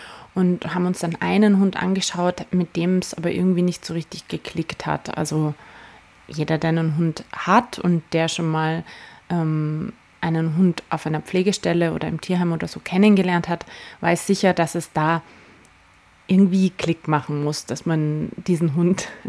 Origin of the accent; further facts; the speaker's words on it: Austria; now in Munich, Germany; Ich bin 36 Jahre alt, ich bin ursprünglich Österreicherin, bin aber schon sehr, sehr lange in Deutschland, beziehungsweise war zwischendurch auch mal wieder weg, aber jetzt bin ich in München aktuell